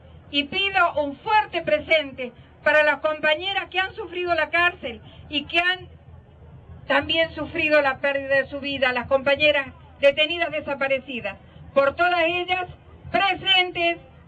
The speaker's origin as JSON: {"language": "Spanish", "region": "La Rioja", "country": "Argentina", "said": "Vengo de La Rioja."}